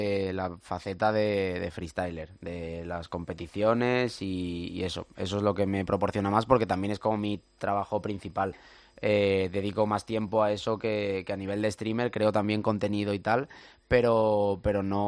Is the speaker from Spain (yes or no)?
yes; Muros de Nalón, Asturias, Spain; now in Madrid, Spain; yo soy de un pueblo de Asturias, no soy de Oviedo.